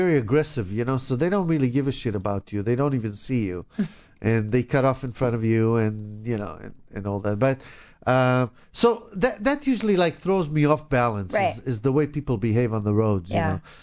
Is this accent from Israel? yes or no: yes; Israel; now in United States; I've lived here for 35 years. It's not the same. I'm an American, you know. I'm not as much Israeli anymore.